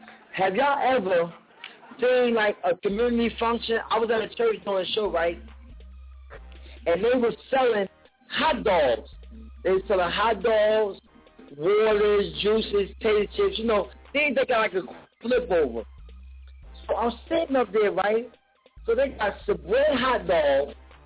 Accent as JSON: {"language": "English", "region": "New Jersey", "country": "United States", "said": "because y'all from New York, and the show is in New York, and I'm from New Jersey, and that's why."}